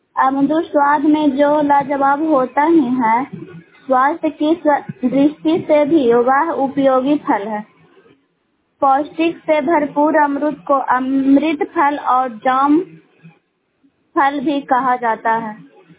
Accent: Padera, Bihar, India; पदेड़ा के रहने वाली हूँ, धनरुआ ब्लॉक से बोल रही हूँ।

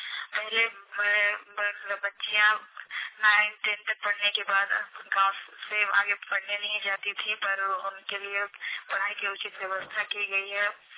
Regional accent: Jharkhand, India; मैं उत्तर पूर्व गढ़वा पंचायत जिला पूर्वी सिंहभूम जगदलपुर की रहने वाली हूँ।

